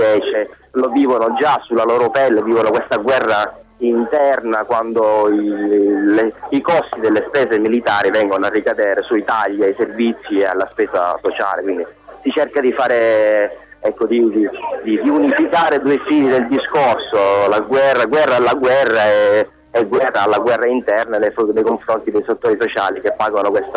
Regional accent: Sicily, Italy; l'obiettivo principale che ci riguarda direttamente come siciliani è il no alla guerra in Libia

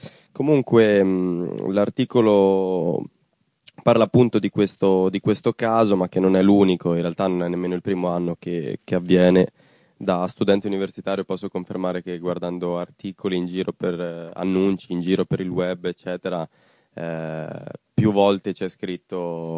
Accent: Southern Italy, Italy; quando ha scoperto che sono terrone

